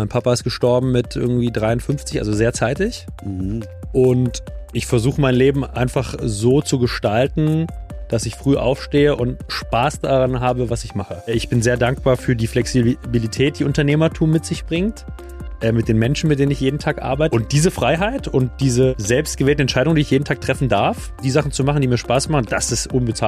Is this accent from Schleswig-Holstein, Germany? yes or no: no; Berlin, Germany; Stadt. Bin ja Berliner.